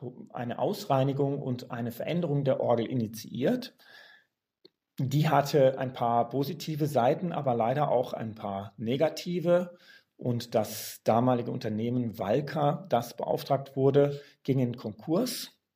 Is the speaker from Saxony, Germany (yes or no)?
no; Giessen, Hesse, Germany; born there; Ich kann mich erinnern, ich bin geboren in Gießen.